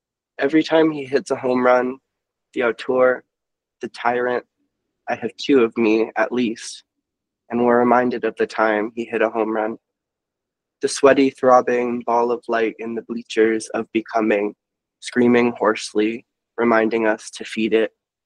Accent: Pittsburgh, Pennsylvania, United States; I'm from Pittsburgh, which is like so sporty, and the Pirates are not a good team, but like you have to root for them if you live there.

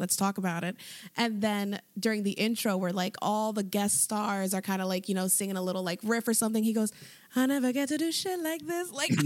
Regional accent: Philadelphia, Pennsylvania, United States; I'm from Philly.

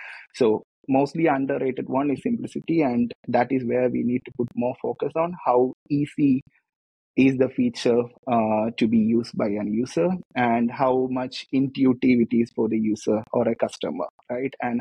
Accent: Kerala, India; now in Barcelona, Spain; So basically, I come from the God's own country of India, Kerala. We call it God's own country, but it's not a country. It's a state in India. And I'm currently based on Barcelona

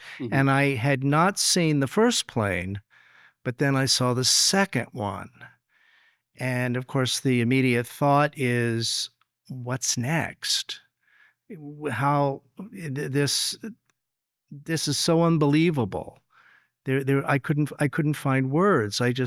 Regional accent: Washington, District of Columbia, United States; I'm from Washington, D.C.

